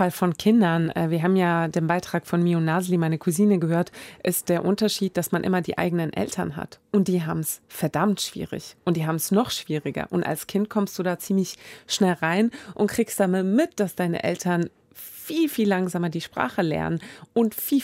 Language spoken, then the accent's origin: German; Sweden; now in Germany; Denn ich bin ja in Schweden aufgewachsen und bin hier gelandet.